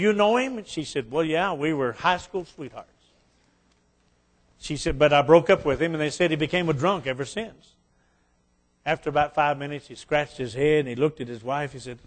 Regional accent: West Virginia, United States; And I'm from West Virginia, and I get all these, you know, saddest jokes all the time about where I'm from. But I did wear my shoes. Amen. I'm hillbilly, but I'm sophisticated hillbilly.

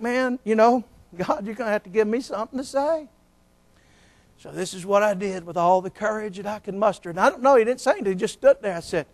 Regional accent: Baton Rouge, Louisiana, United States; I'm my mama's son. And I'm from Baton Rouge. And we don't do this to people.

